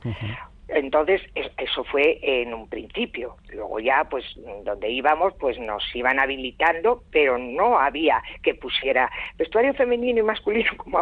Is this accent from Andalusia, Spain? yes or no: no; Bilbao, Basque Country, Spain; Bueno, nosotros somos de Bilbao, de Las Arenas.